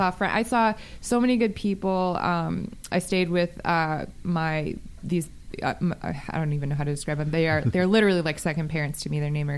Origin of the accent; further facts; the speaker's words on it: Las Vegas, Nevada, United States; Born and raised in Las Vegas.